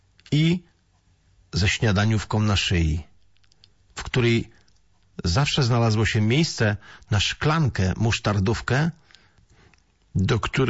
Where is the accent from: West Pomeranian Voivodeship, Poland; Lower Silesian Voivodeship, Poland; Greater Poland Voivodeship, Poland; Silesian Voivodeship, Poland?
Greater Poland Voivodeship, Poland; Poznań; born there; Urodziłem się w Poznaniu, na ulicy Długiej 13.